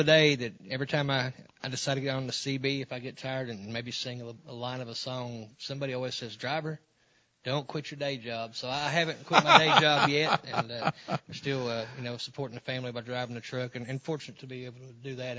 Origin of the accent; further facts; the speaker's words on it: Kentucky, United States; also born or lived in California; I was born in California. I moved to from L.A. area to eastern Appalachian Kentucky.